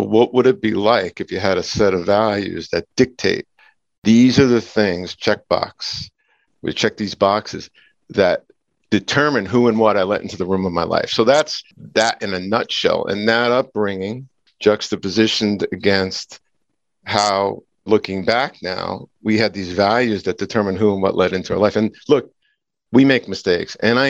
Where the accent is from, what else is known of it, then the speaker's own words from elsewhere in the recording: Hoboken, New Jersey, United States; also born or lived in Hasbrouck Heights; And yet I come from 9 kids. I grew up in North Jersey, Hoboken and Hasbrook Heights, and I was born in 1963.